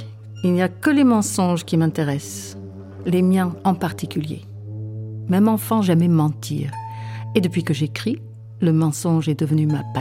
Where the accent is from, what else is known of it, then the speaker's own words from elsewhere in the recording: Calgary, Alberta, Canada; Une fois, il y a eu un voisin chez nous à Calgary. J'avais peut-être 12 ans